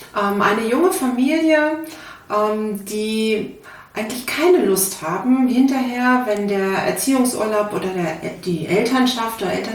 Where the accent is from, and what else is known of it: North Rhine-Westphalia, Germany